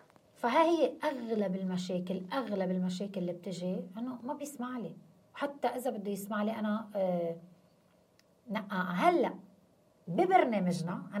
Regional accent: Syria; انا سوري عندي مشكلة يعني

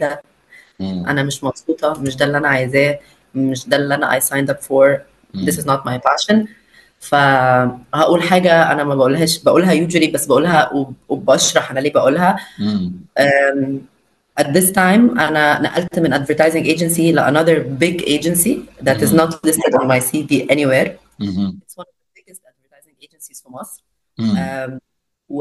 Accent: Saudi Arabia; Arabic is a second language; انا I was raised in Saudi Arabia طول حياتي، فأنا خليجي. I'm a third country، مش third country، third world kid.

